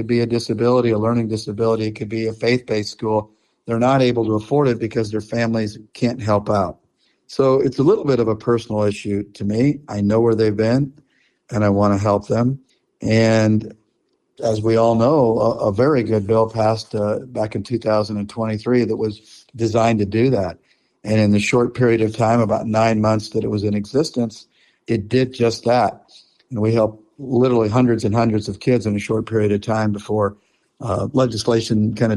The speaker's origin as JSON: {"language": "English", "town": "Omaha", "region": "Nebraska", "country": "United States", "said": "I am originally from Omaha, Nebraska"}